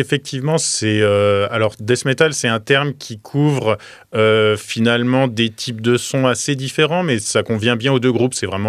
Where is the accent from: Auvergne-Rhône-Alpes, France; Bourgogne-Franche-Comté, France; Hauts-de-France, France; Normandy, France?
Bourgogne-Franche-Comté, France; Dijon; moi je suis originaire de Dijon à la base